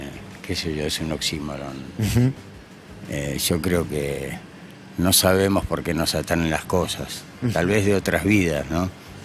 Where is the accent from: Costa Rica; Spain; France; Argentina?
Argentina; Buenos Aires; El tango es parte de nuestro ADN como porteño, te lo digo.